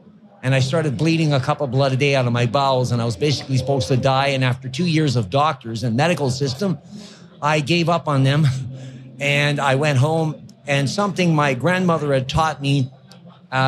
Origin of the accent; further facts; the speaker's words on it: Ontario, Canada; I grew up in Northern Ontario in a little town called Callum, Ori Township. And my father was a Beothuk Native Indian of Newfoundland